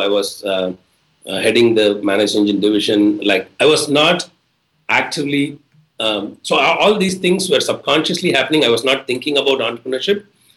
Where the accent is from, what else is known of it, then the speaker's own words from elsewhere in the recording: India; also born or lived in Austin, United States; I was working in Austin, Texas, and I was moving back to India.